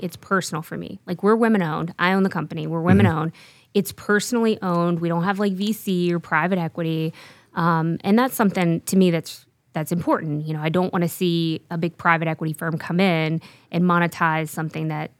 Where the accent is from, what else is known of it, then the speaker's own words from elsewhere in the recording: Arkansas, United States; I am from Arkansas.